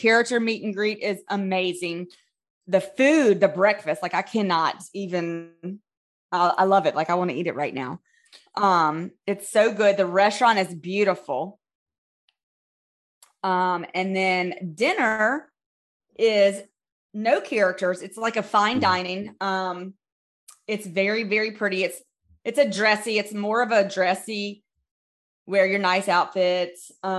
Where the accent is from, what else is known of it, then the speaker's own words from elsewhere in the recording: Louisiana, United States; And y'all, we're from Louisiana, so it's very, very hard to top our food.